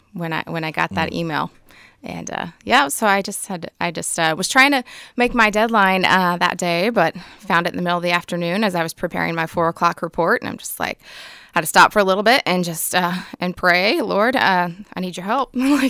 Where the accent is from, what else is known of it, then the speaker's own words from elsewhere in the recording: Kansas, United States; I'm from South Central Kansas.